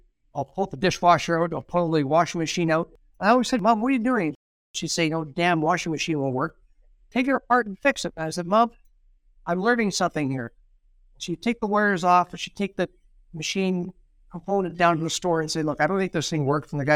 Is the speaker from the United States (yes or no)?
no; Fort William, Ontario, Canada; I was a Fort William guy.